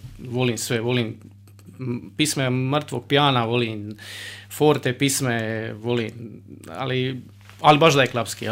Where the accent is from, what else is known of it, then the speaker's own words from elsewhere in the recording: Dubrava, Split-Dalmatia County, Croatia; znači ja sam inače iz Dubrave